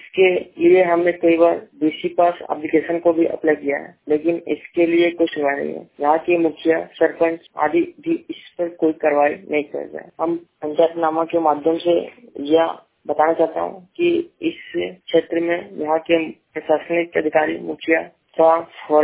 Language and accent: Hindi; Atka, Jharkhand, India; जो कि ग्राम अटका लक्ष्मीबाई का निवासी हूँ। हमारा प्रखंड बगोदर जिला गिरिडीह पड़ता है।